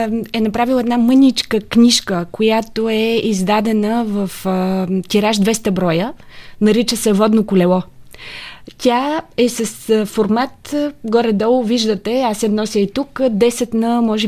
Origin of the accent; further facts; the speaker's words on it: Burgas, Burgas Province, Bulgaria; now in Sofia, Bulgaria; Аз съм от Бургас. Родена съм в Бургас, от дълго време живея в София, но до завършване на гимназията си живях в Бургас